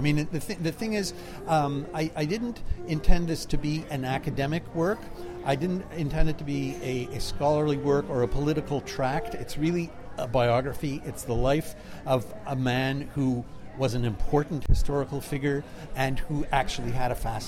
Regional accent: Montreal, Quebec, Canada; growing up in Montreal

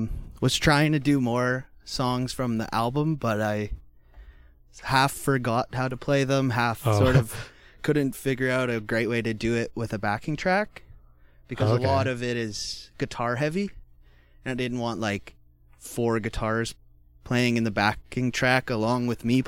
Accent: Orangeville, Ontario, Canada; I grew up there. I was born in Orangeville. My mom's side of the family has been in Orangeville for generations. So I love it there.

